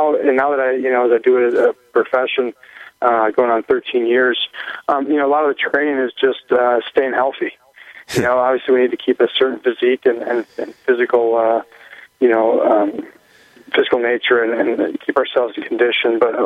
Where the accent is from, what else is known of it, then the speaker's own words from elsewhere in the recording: Wisconsin, United States; I grew up in Wisconsin. My grandparents had a farm.